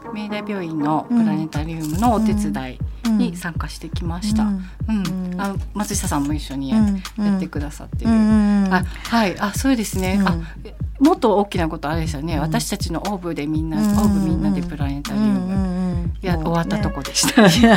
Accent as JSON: {"language": "Japanese", "town": "Nagoya", "region": "Aichi", "country": "Japan", "said": "名古屋人なので、まあ、田楽の味噌とか、味噌カツの味噌とか、地域的にいろいろアレンジできるし"}